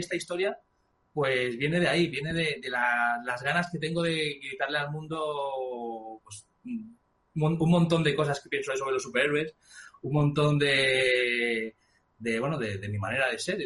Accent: Ávila, Castile and León, Spain; hay una cosa, yo soy de Ávila, entonces yo fui un friki que no tenía grupo de amigos frikis

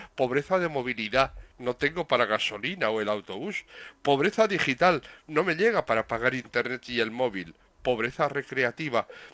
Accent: Burgos, Castile and León, Spain; also born or lived in Bilbao; mi adolescencia estuvo plagada en Burgos de bocadillos de calamares en el bar La Amarilla de la calle San Lorenzo.

